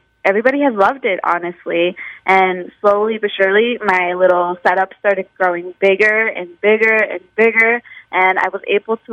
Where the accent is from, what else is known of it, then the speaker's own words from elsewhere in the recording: Chicago, Illinois, United States; I make those designs based off of my childhood, my experiences growing up in Chicago, being Mexican also.